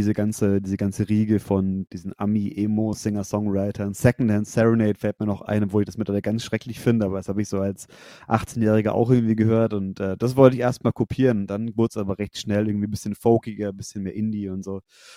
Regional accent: Nuremberg, Bavaria, Germany; Wir kommen alle aus der Ecke Nürnberg-Fürth, also wir haben alle mal eine Zeit lang in derselben Straße in Nürnberg gewohnt

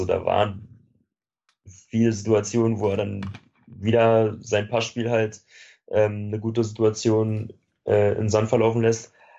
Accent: Augsburg, Bavaria, Germany; Ich würde mir als Augsburger wirklich arg

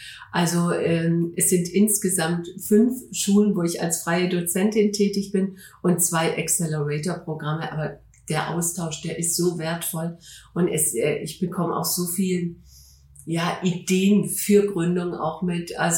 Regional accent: Stuttgart, Baden-Württemberg, Germany; also born or lived in Hamburg; ich komme aus Stuttgart und ich muss auch sagen, es war wunderschön, ein paar Jahre in Hamburg gelebt zu haben.

